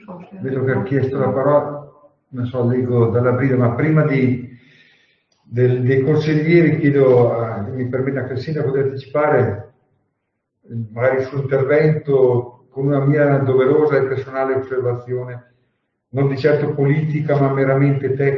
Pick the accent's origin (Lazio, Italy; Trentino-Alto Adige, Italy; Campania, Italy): Trentino-Alto Adige, Italy; da trentino e da forcolò legato alla propria terra, della propria storia